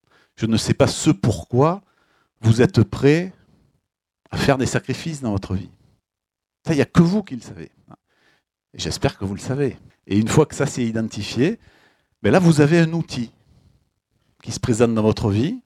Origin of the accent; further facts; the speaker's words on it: Marseille, Provence-Alpes-Côte d'Azur, France; Il y a une embrouille, comme on dit chez nous, à Marseille.